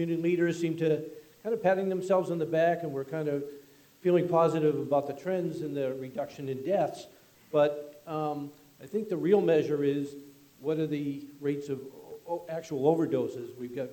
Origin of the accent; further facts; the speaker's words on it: New London, New Hampshire, United States; from New London